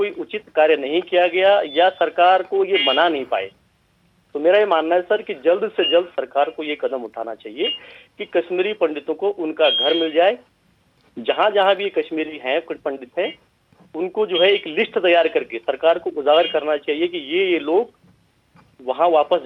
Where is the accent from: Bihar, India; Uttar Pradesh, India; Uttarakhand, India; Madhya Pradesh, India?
Uttarakhand, India; मैं उत्तराखंड से हूँ, चमोली जनपद से।